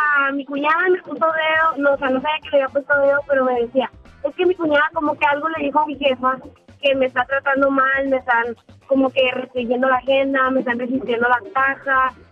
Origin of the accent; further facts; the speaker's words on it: Mexicali, Baja California, Mexico; Soy de Mexicali.